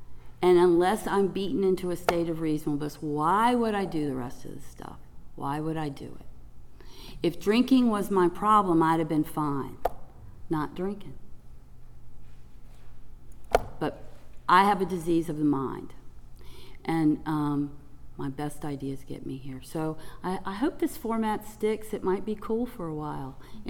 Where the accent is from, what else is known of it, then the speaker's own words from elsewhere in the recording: Chesapeake, Virginia, United States; A friend of mine, I'm from Chesapeake.